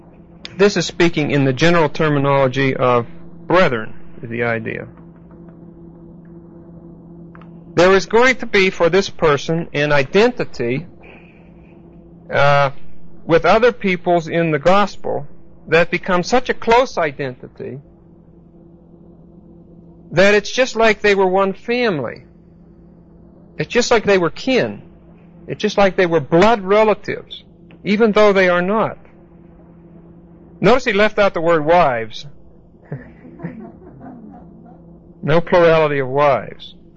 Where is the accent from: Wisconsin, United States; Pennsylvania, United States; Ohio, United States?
Pennsylvania, United States; Pittsburgh; Catherine Kuhlman got her start, or whatever it is, in Pittsburgh, my hometown.